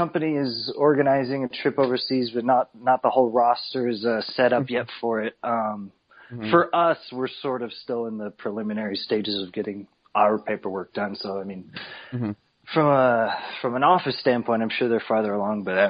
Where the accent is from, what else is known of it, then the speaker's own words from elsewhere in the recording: California, United States; But luckily I grew up in Southern California, and Los Angeles is a heavy Lucha Libre culture.